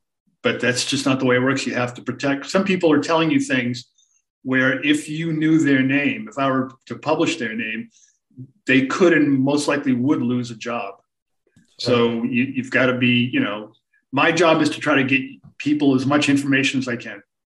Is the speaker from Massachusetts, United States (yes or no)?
yes; Boston, Massachusetts, United States; I grew up in the Boston area as a sports fan.